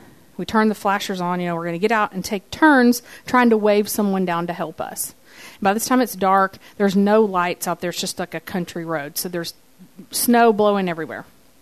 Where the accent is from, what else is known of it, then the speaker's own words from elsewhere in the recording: Florida, United States; now in Loveland, United States; I have on flip-flops. I'm from Florida. I wear them all year.